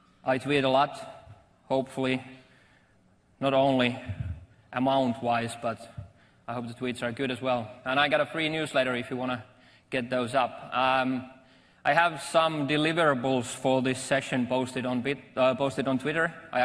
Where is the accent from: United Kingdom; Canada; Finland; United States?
Finland; first language Finnish; English is a second language; It's not my native language, and I'm trying to translate my jokes from Finnish to English all the time.